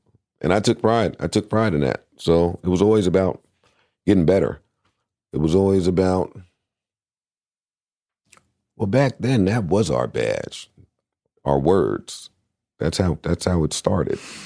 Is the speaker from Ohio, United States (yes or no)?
no; Queens, New York, United States; I was from Queens, so that was important.